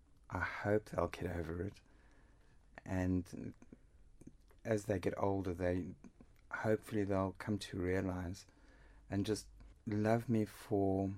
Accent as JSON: {"language": "English", "country": "South Africa", "also_born_or_lived": "London", "moved": "yes", "lives_now": "Harrogate, United Kingdom", "said": "Well, we immigrated from South Africa."}